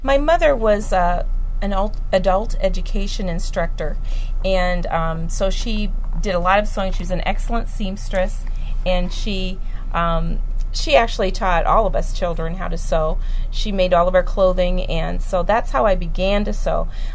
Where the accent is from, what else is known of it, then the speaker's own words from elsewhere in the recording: Storm Lake, Iowa, United States; I'm from Storm Lake, Iowa.